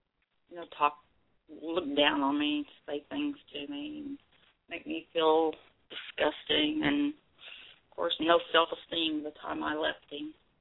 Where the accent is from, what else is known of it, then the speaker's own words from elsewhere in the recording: Oklahoma, United States; Yes, I've always lived here.